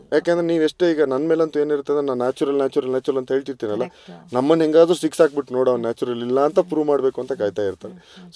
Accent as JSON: {"language": "Kannada", "town": "Kundapura", "region": "Karnataka", "country": "India", "tie": "born or raised there", "said": "ನಮ್ಮೂರಲ್ಲಿ ನಮ್ಮ ಕುಂದಾಪುರ ನಾನು ಹೇಳಬೇಕು ಅಂತಂದರೆ"}